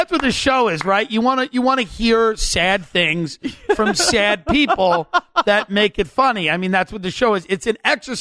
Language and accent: English; New York, United States; It's my homecoming. I'm from New York. I live here now.